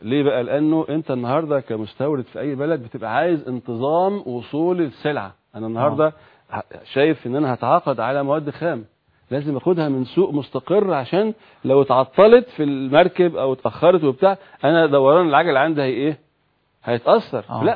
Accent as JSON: {"language": "Arabic", "country": "Egypt", "said": "فده فكر احنا عايزين ينتقل لنا كمصريين وكعرب"}